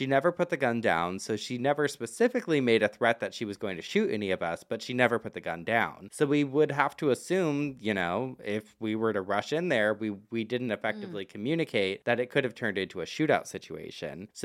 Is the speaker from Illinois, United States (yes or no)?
no; Florida, United States; So a few days ago in my hometown in Florida, a woman shot and killed her terminally ill husband.